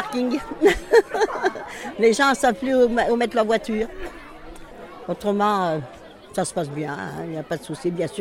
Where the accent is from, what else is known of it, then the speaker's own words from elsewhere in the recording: Fontaine, France; born there; Je suis née à Fontaine.